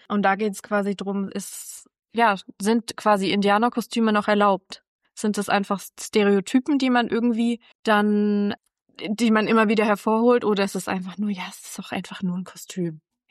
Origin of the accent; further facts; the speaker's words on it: Southern Germany, Germany; Aber wir kommen ja beide aus Süddeutschland, deswegen kennen wir es natürlich.